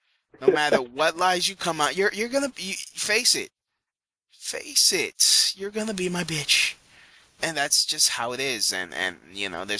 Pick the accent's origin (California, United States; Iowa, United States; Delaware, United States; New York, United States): New York, United States; Brooklyn; And I'm not from Jersey. I'm from Brooklyn, for fuck's sake.